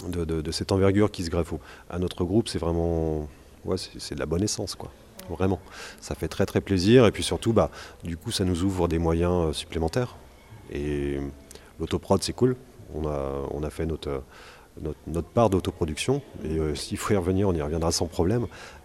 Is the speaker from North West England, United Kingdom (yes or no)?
yes; Manchester, North West England, United Kingdom; French is a second language; on vient de Manchester où l'accent est vraiment pas... Enfin, c'est pas l'accent normal anglais que tout le monde connaît